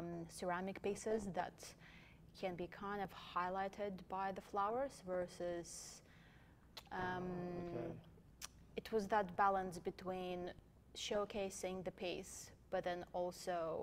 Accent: Latvia; moved away as an adult; also born or lived in Sydney, Australia; now in Perth, Australia; I'm originally from Latvia, and then I moved to Sydney when I was around 18.

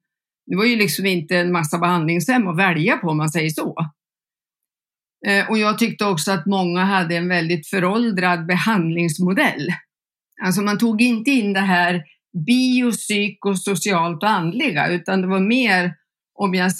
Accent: Näsviken, Gävleborg County, Sweden; also born or lived in Stockholm; Född och uppväxt i Näsviken där jag bor. Har bott utomlands. Bott i Stockholm och jobbat på Karolinska.

